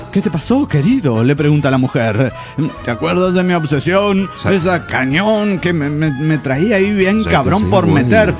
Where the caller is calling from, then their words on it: Cuernavaca, Morelos, Mexico; de Cuernavaca, Morelos, México.